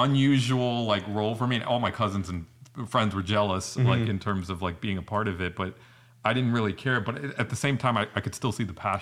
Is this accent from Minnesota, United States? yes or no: no; Florida, United States; also born or lived in New York; So basically grew up in a Indian Christian household, was born and brought up in New York and then grew up in Florida.